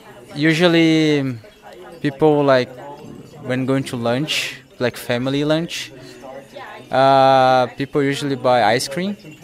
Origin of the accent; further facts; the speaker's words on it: Brazil; English is a second language; now in Japan